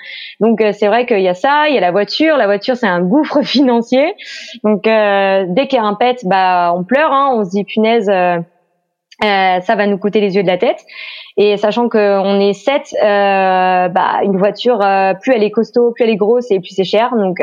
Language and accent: French; Pays de la Loire, France; born there; je suis née en Loire-Atlantique, mais je suis restée par amour pour un Breton. Donc clairement maintenant je suis mariée à la Bretagne